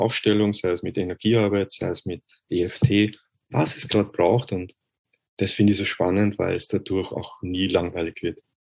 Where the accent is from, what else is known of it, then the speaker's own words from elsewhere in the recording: Vienna, Austria; wie ihr wahrscheinlich hören könnt, ich bin aus Österreich, aus Wien. Ich hoffe, ihr könnt meinen Dialekt verstehen.